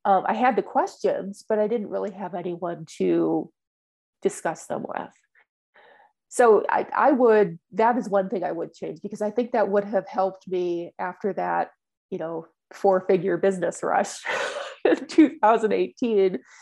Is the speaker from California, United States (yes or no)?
no; Minnesota, United States; also born or lived in Florida / Texas; I'm originally from Minnesota. I love Minnesota, but I've gotten to a certain age where I don't appreciate the Minnesota winter any longer.